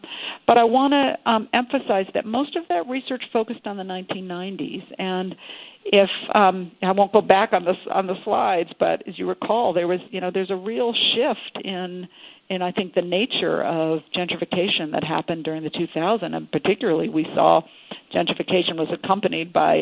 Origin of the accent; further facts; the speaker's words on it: New York, United States; If you consider my hometown of New York on this slide